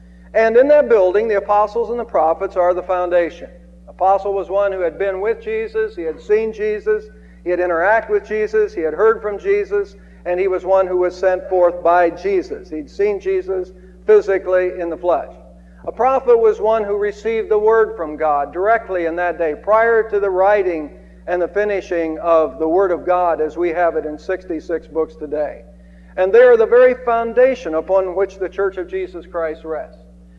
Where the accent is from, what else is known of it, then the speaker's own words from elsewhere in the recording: United States; Now, I was raised in Amish country. I had some Amish friends before they built an Amish schoolhouse in our area.